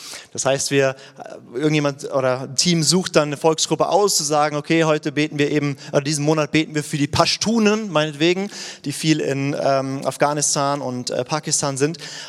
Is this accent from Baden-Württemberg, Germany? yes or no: yes; St. Georgen, Baden-Württemberg, Germany; Ich komme aus St. Georgen, da wo Stamm 470 herkommt